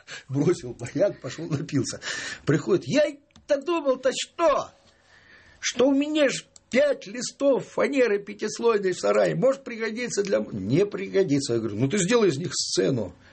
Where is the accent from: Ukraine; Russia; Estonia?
Russia; Siberia; Да, действительно, когда я приезжал, я родом из Сибири.